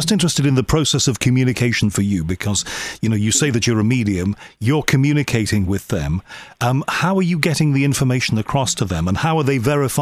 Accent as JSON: {"language": "English", "town": "Liverpool", "region": "North West England", "country": "United Kingdom", "said": "I'm originally from Liverpool, UK."}